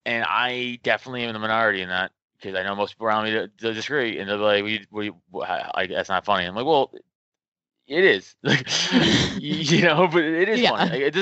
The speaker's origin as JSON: {"language": "English", "town": "Staten Island", "region": "New York", "country": "United States", "said": "I'm from Staten Island, so Manhattan's right across the goddamn river"}